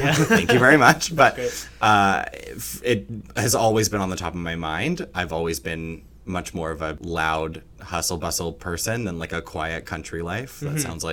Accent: Salmon Arm, British Columbia, Canada; now in Vancouver, Canada; I'm a bit of a farm, small town kid that moved to the big city. I grew up in Salmon Arm, British Columbia. Not born, thankfully, but raised, unfortunately.

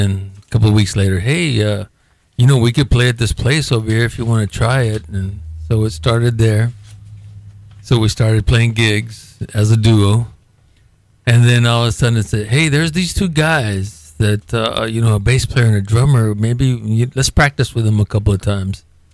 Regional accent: Ruidoso, New Mexico, United States; born there; I was born in Ruidoso, New Mexico, and there's a lot of history, like with Billy the Kid and all that back there.

